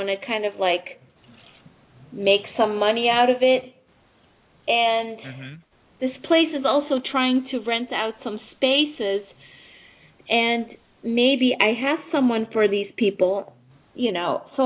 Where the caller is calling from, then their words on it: Manhattan, New York, United States; Manhattan.